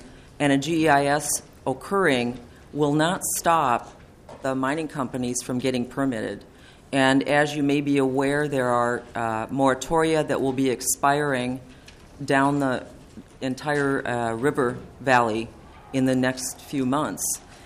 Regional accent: Frontenac, Minnesota, United States; I'm from Frontenac, Minnesota.

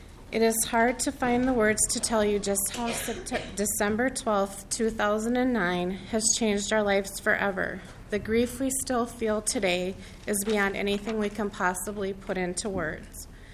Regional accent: Marshall, Minnesota, United States; I'm from Marshall, Minnesota.

